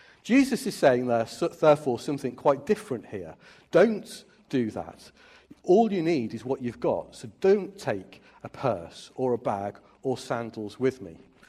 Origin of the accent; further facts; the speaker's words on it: United Kingdom; I mean, we're British and that sounds quite rude, doesn't it?